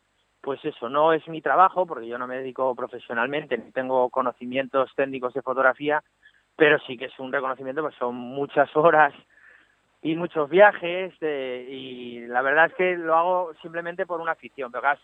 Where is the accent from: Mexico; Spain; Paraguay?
Spain; Pola de Siero, Asturias; en Asturias, precisamente en mi pueblo, en Pola de Siero.